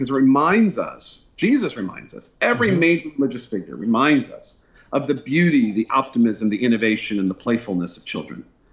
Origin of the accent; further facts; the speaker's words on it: Brooklyn, New York, United States; also born or lived in Bronx / Queens / Long Island; So I was born in Brooklyn, and really am an old New Yorker. And I spent a significant amount of time in the Bronx, Queens, Long Island.